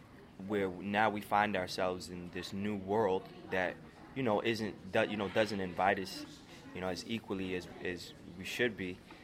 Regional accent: Scarborough, Ontario, Canada; because growing up in Scarborough, you know what I mean, it was similar to, you know what I mean, with those same life circumstances that these characters had in the script.

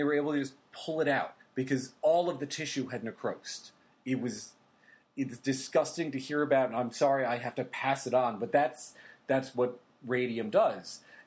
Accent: South Orange, New Jersey, United States; I'm from South Orange, and I drive through Orange every day to get to work.

